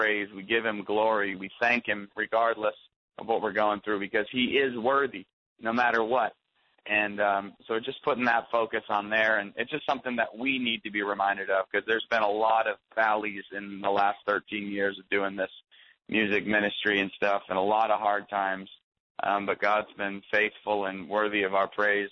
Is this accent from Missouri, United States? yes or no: no; Maine, United States; I'm from Maine, so we've got beautiful places to hike.